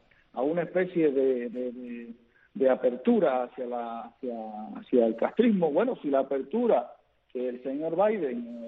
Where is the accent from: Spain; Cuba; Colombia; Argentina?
Cuba; Nosotros solo como cubanos